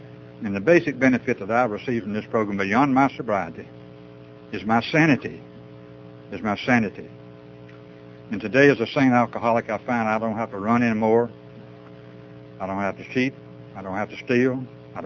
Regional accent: North Carolina, United States; I was raised in Eastern North Carolina

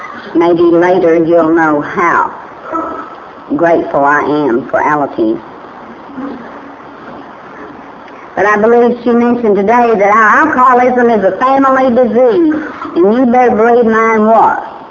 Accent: Oklahoma, United States; You see, I'm from Oklahoma, and Shawnee is a tribe. I live in Pottawatomie County, and that's a tribe. And I'm a Chickasaw

